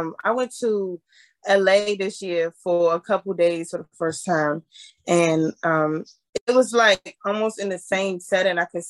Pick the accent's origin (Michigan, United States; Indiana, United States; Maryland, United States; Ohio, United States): Maryland, United States; also born or lived in Washington, D.C.; I grew up in Maryland, but I went to high school in DC for 10th, 11th, and 12th grade.